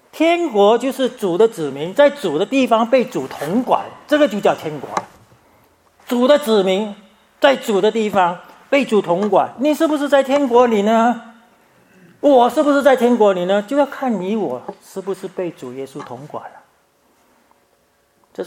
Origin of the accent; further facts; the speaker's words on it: Singapore; moved away as an adult; 我5岁就到教会了，我是新加坡长大的，所以我是新加坡人。那么我24岁来这里，但是我之前都在新加坡。